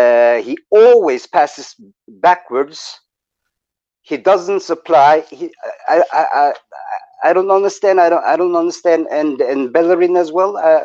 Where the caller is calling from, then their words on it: Norway; I'm calling from Norway, man.